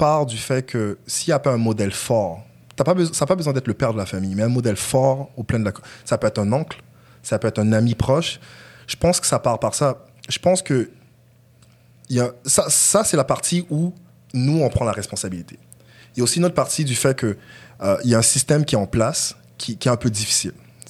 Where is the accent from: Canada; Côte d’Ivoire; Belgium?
Canada; Quebec; en grandissant au Québec, les seuls noirs que je voyais fortunés étaient à la télévision.